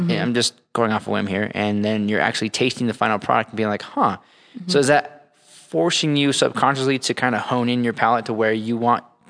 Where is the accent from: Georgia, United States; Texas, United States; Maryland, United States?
Texas, United States; also born or lived in Orem, United States; It's okay because I technically was born in Orem in Utah. We're from Texas.